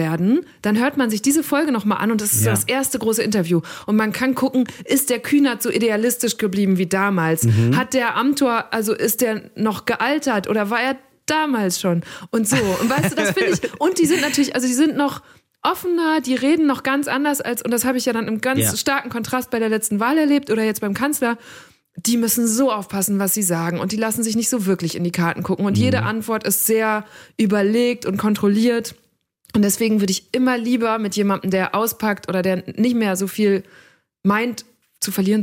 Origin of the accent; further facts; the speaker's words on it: North Rhine-Westphalia, Germany; Ich bin ein Kind des Münsterlands.